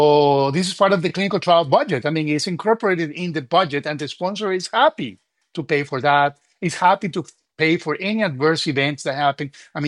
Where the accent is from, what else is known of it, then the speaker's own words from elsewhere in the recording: Colombia; English is a second language; in my home country, in Colombia